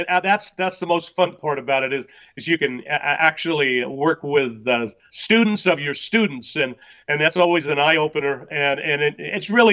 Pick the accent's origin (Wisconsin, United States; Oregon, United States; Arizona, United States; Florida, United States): Oregon, United States; Lorain; Well, I was raised in the Valley. I went to at a little community called Lorain